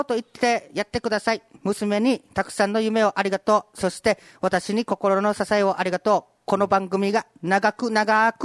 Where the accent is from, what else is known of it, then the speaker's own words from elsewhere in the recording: Okinawa, Japan; accent: Uchinaaguchi; 今日は下手くそなうちな口じゃなくて標準語でいきます。